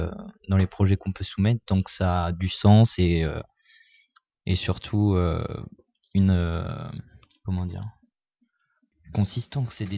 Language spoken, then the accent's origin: French; Chambray, Centre-Val de Loire, France; Alors, j'ai grandi à Chambray.